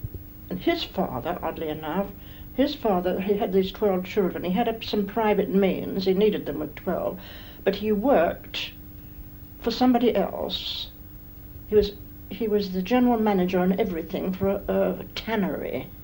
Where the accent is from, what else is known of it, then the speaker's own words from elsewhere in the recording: London, United Kingdom; also born or lived in Newmarket / Hornsey; I was born in Newmarket. We went to, we were all over the place, Bloomsbury for a time, living anywhere till we got a settled place. Bloomsbury, right in London, Camden Town, and eventually moved out to Hornsey when we got a house.